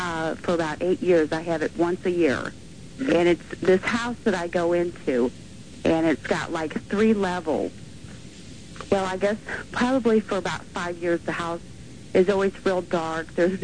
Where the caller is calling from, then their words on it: Granite City, Illinois, United States; Granite City, Illinois.